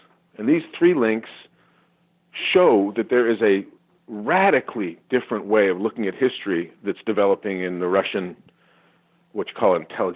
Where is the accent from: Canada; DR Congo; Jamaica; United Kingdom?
Canada; now in United States; I was raised in Canada and this, and I had this very kind of un-American childhood in a way. But here I am living in America